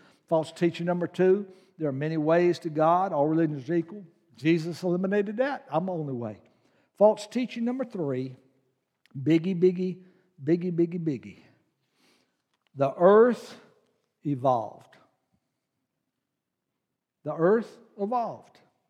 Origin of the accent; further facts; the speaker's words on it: Charlotte, North Carolina, United States; When I grew up in Charlotte, North Carolina, and some of you are old enough to remember this